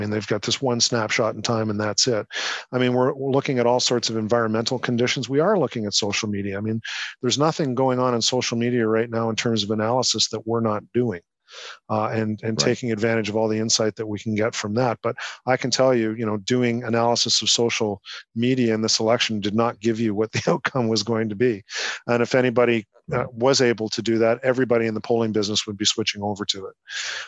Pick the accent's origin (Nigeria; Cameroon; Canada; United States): Canada; I'm Canadian